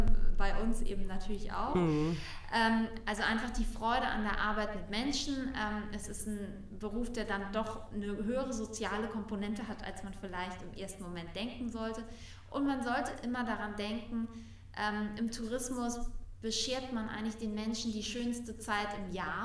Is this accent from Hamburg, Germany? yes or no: yes; Hamburg, Germany; Da steige ich als Hamburgerin schon selber nicht durch.